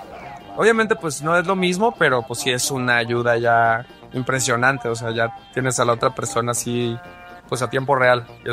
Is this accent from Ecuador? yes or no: no; Guadalajara, Jalisco, Mexico; es más bien porque yo soy de Guadalajara. Si hubiera sido yo de Torreón o de cualquier otro lugar, estoy seguro que me hubiera querido ir